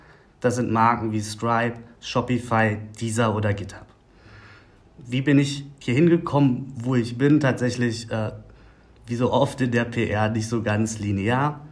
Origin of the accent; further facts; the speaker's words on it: Berlin, Germany; Ich bin Berliner durch und durch, geboren damals in Berlin-Marzahn. Mehrfach in der Stadt umgezogen, aber wirklich losgelassen hat sie mich nie.